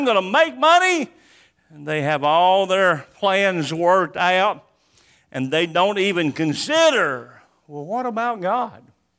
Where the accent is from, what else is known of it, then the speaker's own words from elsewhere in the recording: New Bern, North Carolina, United States; born there; I was born in New Bern. Pine thickets everywhere. There was woods behind our house.